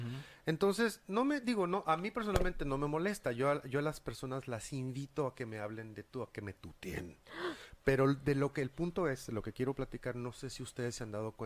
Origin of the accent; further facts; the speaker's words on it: Mexico; yo lo estoy notando como mexicano en el trato con mis connacionales.